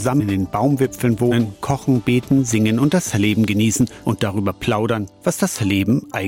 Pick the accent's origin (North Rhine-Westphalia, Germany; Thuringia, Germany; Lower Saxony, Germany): Thuringia, Germany; Gerade hat die Schule bei uns in Thüringen wieder angefangen.